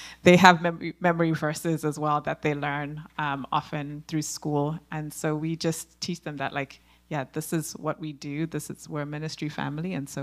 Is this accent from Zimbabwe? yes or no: yes; Zimbabwe; yeah, we're from Zimbabwe. We don't do that.